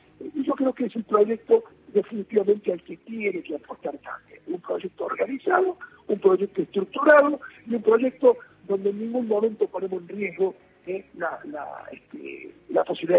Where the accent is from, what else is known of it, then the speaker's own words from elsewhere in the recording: Córdoba, Argentina; yo amo Córdoba, soy cordobés, nací en Córdoba, y después de 28 años regresé a Córdoba